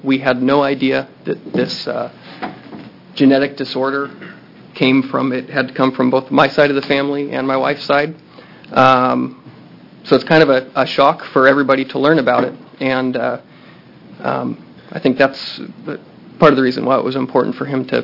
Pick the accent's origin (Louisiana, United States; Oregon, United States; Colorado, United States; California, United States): Oregon, United States; Sutherlin; I am from Sutherland, Oregon, and my wife and son Owen would be joining us